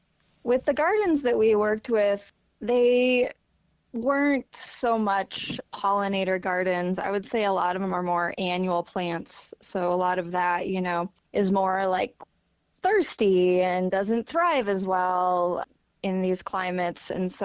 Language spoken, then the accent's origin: English; Nebraska, United States; now in Golden, United States; I'm currently living in Golden, Colorado, but I'm originally from Kennesaw, Nebraska.